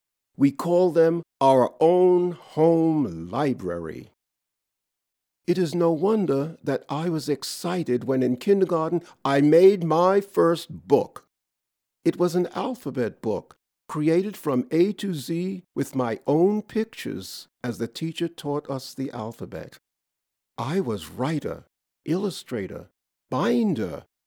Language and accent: English; New York City, New York, United States; I grew up in New York City in the Bronx. My home was in 4- and 5-story tenement apartment buildings.